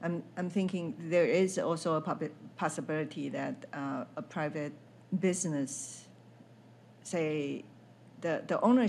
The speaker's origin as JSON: {"language": "English", "country": "Taiwan", "tie": "born or raised there", "said": "I grew up in Taiwan, and Taiwan's night market is pretty famous."}